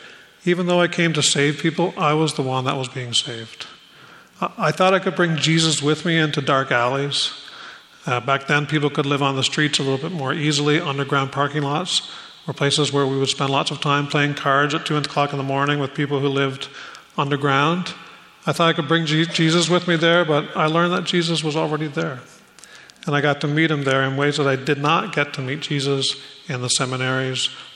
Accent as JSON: {"language": "English", "town": "Springdale", "region": "Newfoundland and Labrador", "country": "Canada", "said": "I'm from Springdale, and I think there's at least somebody from Kings Point"}